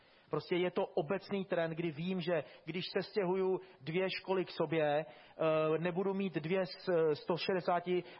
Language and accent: Czech; Jihlava, Vysočina Region, Czechia; Já jsem vyrůstal v Jihlavě